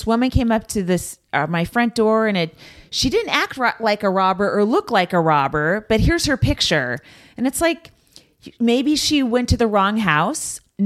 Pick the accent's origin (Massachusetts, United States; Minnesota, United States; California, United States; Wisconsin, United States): California, United States; I grew up in the Bay Area where a lot of this guy was working